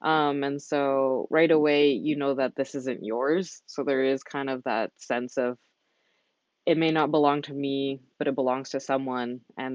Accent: Winnipeg, Manitoba, Canada; now in Calgary, Canada; But growing up in Winnipeg, I have a different sense of the land compared to when I came to Calgary.

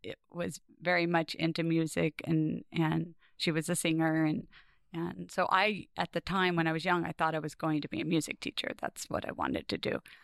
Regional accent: Florence, Oregon, United States; I was raised mostly in Florence, Oregon, Central Oregon coast, and I went to most of my schools there as well.

